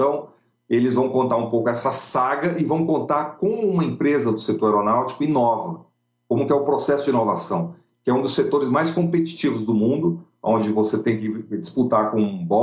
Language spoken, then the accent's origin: Portuguese; Amazon, Brazil; a gente morava numa cidadezinha pequena, e a gente avisava que ia para o interior da Amazônia, lá onde tinha o seringal da minha avó